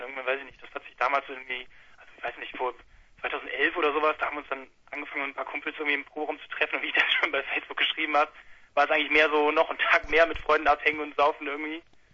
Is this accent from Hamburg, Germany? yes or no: no; Mönchengladbach, North Rhine-Westphalia, Germany; now in Cologne, Germany; wir sind ja ursprünglich aus Mönchengladbach.